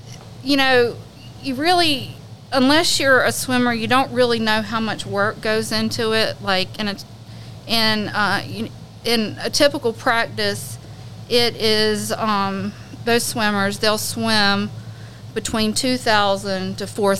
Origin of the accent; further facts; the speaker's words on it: Florence, South Carolina, United States; I'm from Florence. I actually graduated from South Florence High School